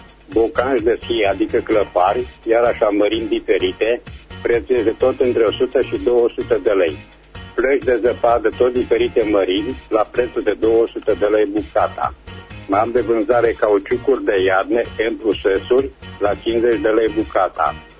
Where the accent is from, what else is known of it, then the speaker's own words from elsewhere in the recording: Reșița, Caraș-Severin, Romania; sunt din Reșița